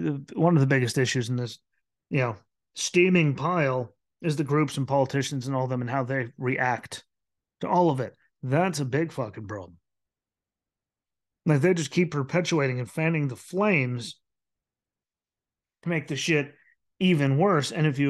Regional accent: White Haven, Pennsylvania, United States; Hell, I'm from Whitehaven, Pennsylvania. Lots of people OD'd.

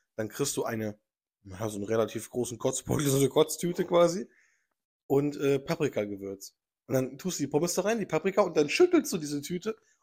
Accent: Amsterdam, North Holland, Netherlands; German is a second language; wie zum Beispiel bei uns in Amsterdam, da wird halt Englisch gesprochen, ganz easy verständlich

